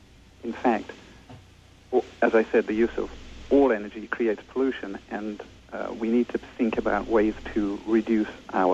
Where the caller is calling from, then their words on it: California, United States; I'm calling from Bryson, Hesperia, which uh-huh. is right in southern Monterey County, right on the San Luis Obispo border.